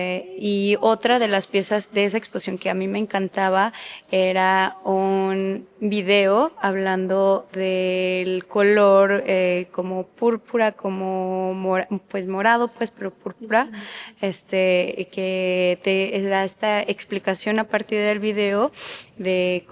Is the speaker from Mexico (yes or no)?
yes; Mexico; como mexicanos siempre hemos tenido como mucha curiosidad por la cultura japonesa. También, pues yo como buena millennial